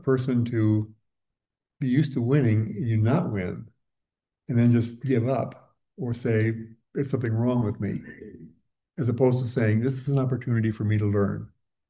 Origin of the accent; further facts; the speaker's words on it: South Dakota, United States; and I grew up in South Dakota. What else do you do but hunt and fish?